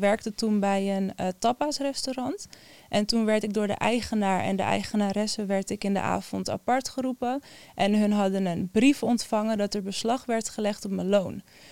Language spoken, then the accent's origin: Dutch; Almere, Flevoland, Netherlands; Ik ben 28 jaar en ik kom uit Almere.